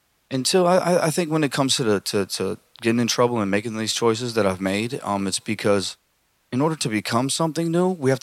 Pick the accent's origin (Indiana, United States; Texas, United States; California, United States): Indiana, United States; Yeah, I mean, I grew up in Elkhart County. I mean, I grew up on the river with my grandparents